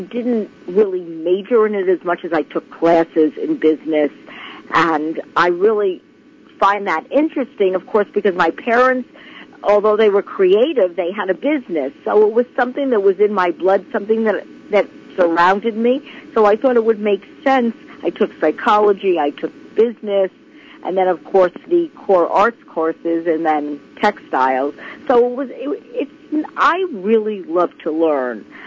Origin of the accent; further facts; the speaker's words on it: New York, United States; born there; I was born in Manhattan, New York. I still live here. I love it. I thrive here.